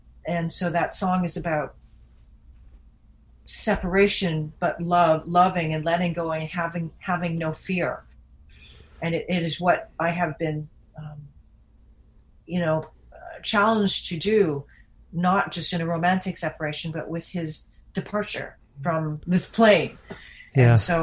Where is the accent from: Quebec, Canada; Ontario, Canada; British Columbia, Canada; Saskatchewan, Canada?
British Columbia, Canada; Vancouver; They were there when I was growing up in Vancouver.